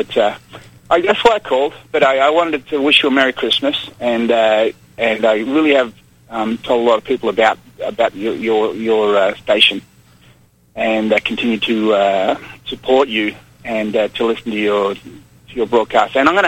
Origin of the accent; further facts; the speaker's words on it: Australia; where I grew up in Australia.